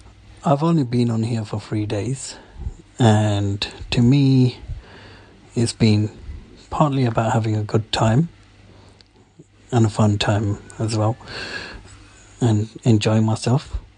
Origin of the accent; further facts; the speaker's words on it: London, United Kingdom; from London.